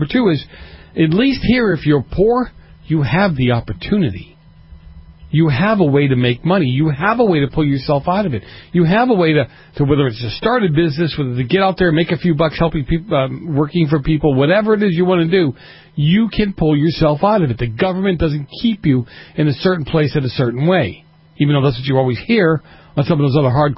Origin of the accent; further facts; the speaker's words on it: Boston, Massachusetts, United States; Sometimes, I'm from Boston, I don't always pronounce my R's